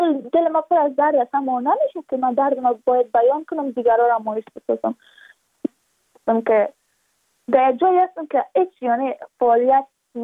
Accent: Badakhshan, Afghanistan; چون ما از بدخشان هستیم، یعنی منطقای دور دستش،

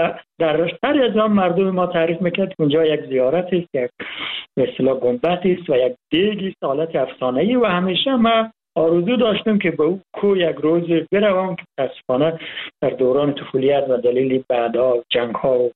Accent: Ghazni, Afghanistan; born there; من در سال 1350 در ولسوالی مالستان ولایت غزنی به دنیا آمدم. قریه‌ای که من به دنیا آمدم و مخصوصا محلی که من به دنیا آمدم یک جای ایلاق مانند، یک جای بلندتر از اون ناوا و تگا و اصلی بود، ارتفاع بالای 3000 متر

